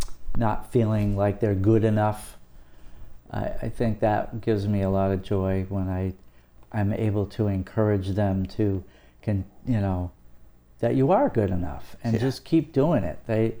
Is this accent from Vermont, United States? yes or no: yes; Vermont, United States; where I grew up in Vermont, when my folks retired off of the dairy farm, they bought a little house in the village